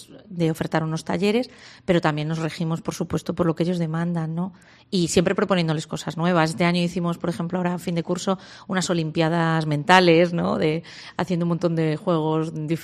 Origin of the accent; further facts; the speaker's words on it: Ciudad Rodrigo, Castile and León, Spain; ya sabemos de dónde sois los de Ciudad Rodrigo, ¿no?